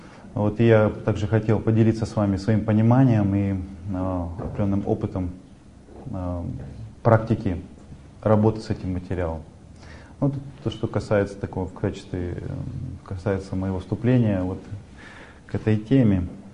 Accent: Altai Krai, Russia; Таким образом появился я, вот украинец. Вот, то есть сибиряк с украинской фамилией.

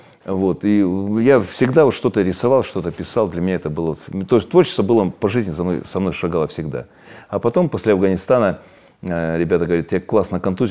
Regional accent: Popasna, Luhansk Oblast, Ukraine; Я жил в маленьком городке. Я родился в Луганской области, город Попасное.

